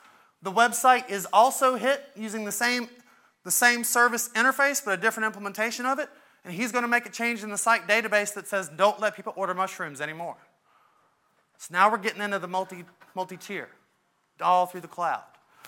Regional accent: Australia; since I'm an Australian, Damien's from Australia

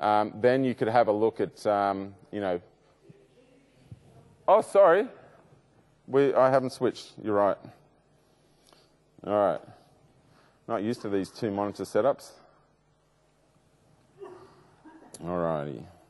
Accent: Sydney, New South Wales, Australia; I'm from Sydney.

